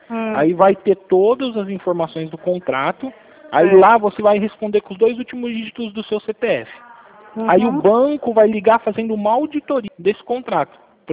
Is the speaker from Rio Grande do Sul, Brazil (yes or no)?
no; Americana, São Paulo, Brazil; eu sou daqui de Americana.